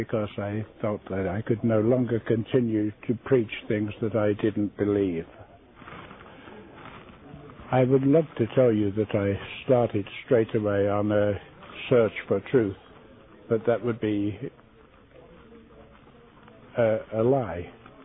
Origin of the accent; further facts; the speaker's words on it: Isle of Skye, Scotland, United Kingdom; born there; also born or lived in Birmingham; 1913, which makes me 87 years old. I was born in Scotland on the Isle of Skye. I was educated largely in Birmingham until I went to Edinburgh University